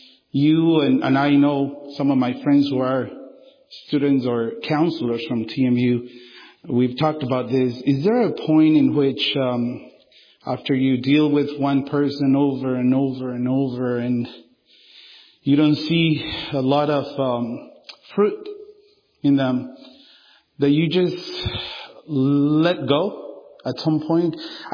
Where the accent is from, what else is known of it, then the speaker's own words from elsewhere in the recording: Guatemala; back in my home country in Guatemala and out here.